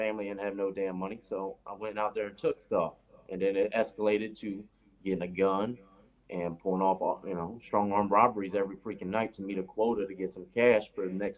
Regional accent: Chesapeake, Virginia, United States; I grew up in a place called Chesapeake in Virginia. In Tidewater area near Norfolk, Virginia Beach, Portsmouth.

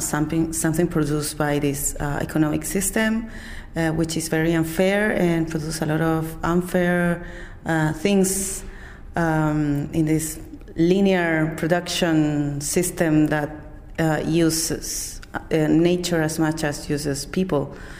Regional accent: Temuco, Araucanía, Chile; I'm from Temuco, a city in the south of Chile

